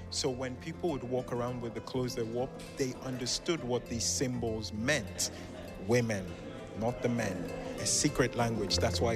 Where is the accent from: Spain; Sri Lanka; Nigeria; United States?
Nigeria; I also love where I'm from in Africa, Nigeria.